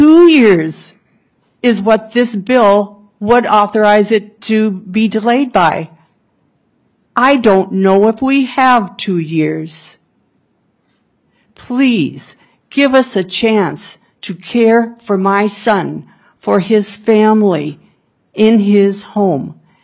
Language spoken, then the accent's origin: English; St. Paul, Minnesota, United States; I'm from St. Paul, and this is my story.